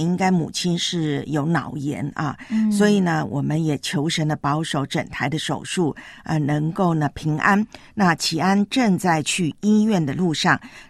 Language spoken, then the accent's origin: Chinese; Taipei, Taiwan; 从我的老家台北跑完马拉松回来了